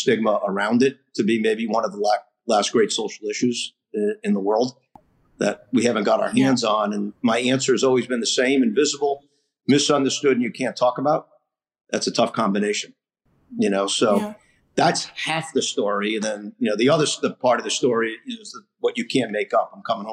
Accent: Rhode Island, United States; I grew up here in Rhode Island, you know, went to prep school.

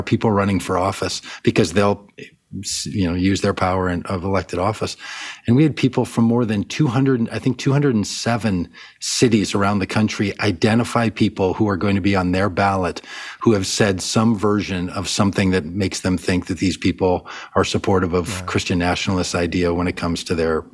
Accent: United States; deeply, deeply troubling notion to my sensibility as an evangelical and a pastor, but also just as an American.

